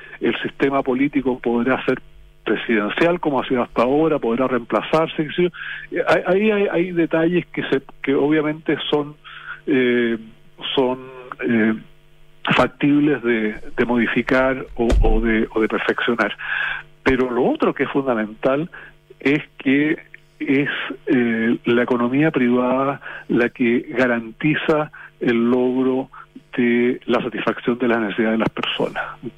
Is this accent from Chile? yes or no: yes; Chile; de cómo somos los chilenos